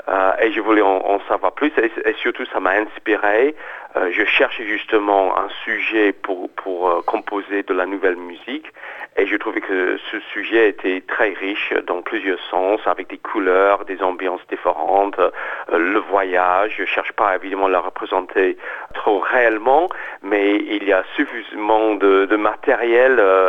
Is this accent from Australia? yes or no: yes; Australia; French is a second language; moved away as an adult; now in Paris, France; Et donc je suis parti d'Australie, jeune homme, plein d'espoir et de rêves. Et je me suis installé à Paris